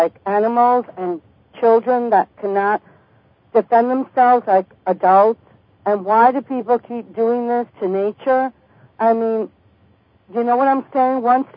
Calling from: New York, United States; I'm calling from upstate New York.

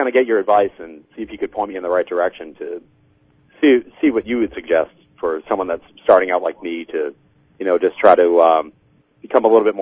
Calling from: Massachusetts, United States; I'm calling from Massachusetts.

